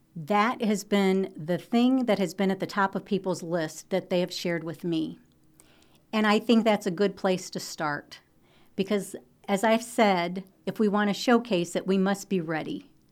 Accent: Detroit, Michigan, United States; now in Atlantic, United States; and I grew up in Detroit, and Bill grew up in Louisville, Kentucky.

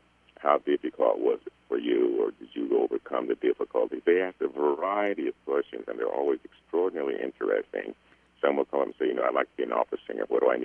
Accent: Iowa, United States; born there; my roots are in Iowa. I was born in Iowa

